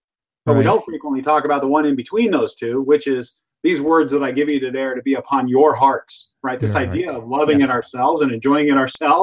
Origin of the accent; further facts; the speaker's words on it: Seattle, Washington, United States; and I'm from Seattle, which means that the average is actually once a month.